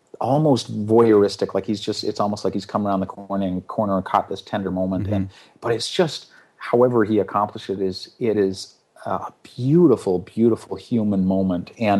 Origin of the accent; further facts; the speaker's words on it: Canada; Part of that's because I'm Canadian and we just do that anyway.